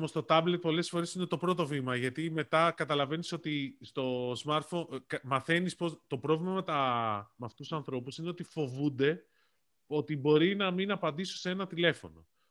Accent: Athens, Attica, Greece; Όχι, εδώ έχω μεγαλώσει, Αθήνα.

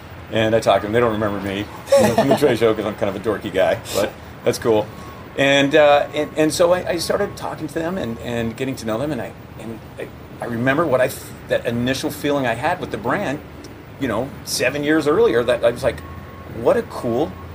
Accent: Huntington Beach, California, United States; I'm born and raised in Huntington Beach. I still live in Huntington Beach.

